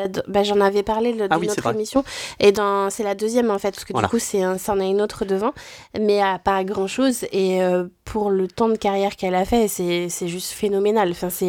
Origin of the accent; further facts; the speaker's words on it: Hauts-de-France, France; Ah, chez moi, j'ai grandi dans l'Oise, c'est voilà. Pas très loin, mais l'Oise, la Picardie